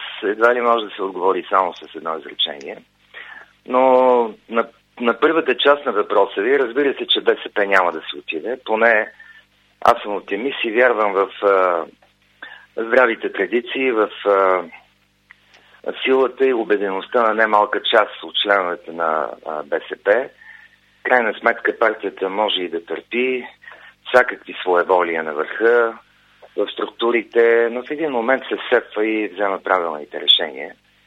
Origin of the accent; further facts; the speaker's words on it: Elhovo, Yambol Province, Bulgaria; в родния ми град Елхово